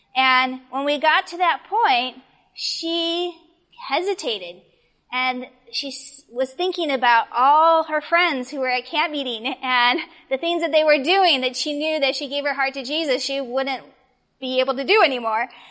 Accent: Arizona, United States; I grew up in Arizona. And I was at the Arizona camp meeting many years ago.

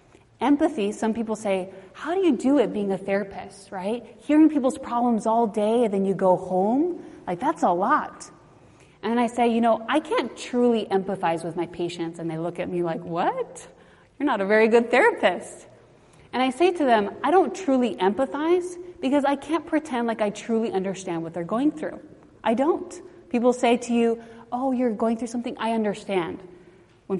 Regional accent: Loma Linda, California, United States; And I'm from Loma Linda, which has a lot of young adults, Adventist young adults.

